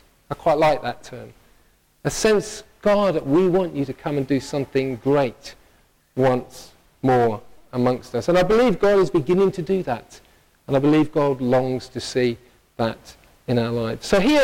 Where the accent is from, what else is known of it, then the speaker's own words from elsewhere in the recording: United Kingdom; But as white British people particularly, some from other cultures may lean the other way, which is absolutely fantastic. But for us white British, sometimes we forget our emotions or we push them down.